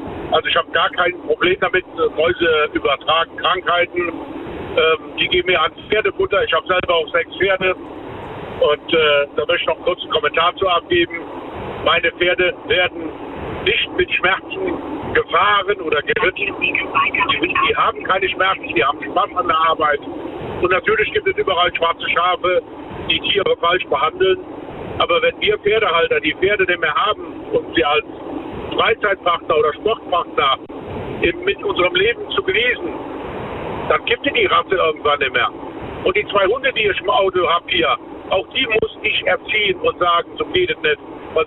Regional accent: Rhineland-Palatinate, Germany; Ich bin aus der Eifel, bei Main, bei Kerich.

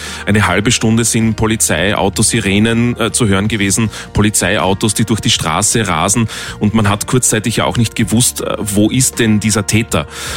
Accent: Graz, Styria, Austria; Das ist meine Schule. Ich habe dort maturiert, lang ist her, schon mehr als 20 Jahre.

